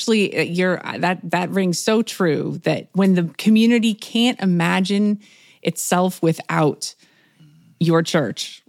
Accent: Kalamazoo, Michigan, United States; As a Michigan girl myself, born and raised in Kalamazoo, not Detroit, so on the other side of the state

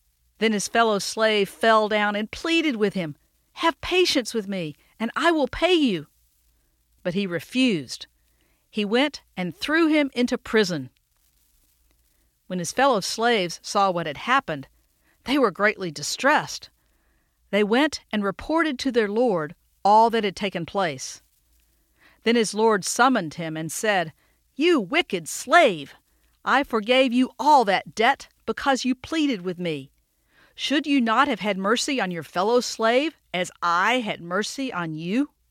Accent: Arkansas, United States; For little girls growing up in South Arkansas, that was not an option.

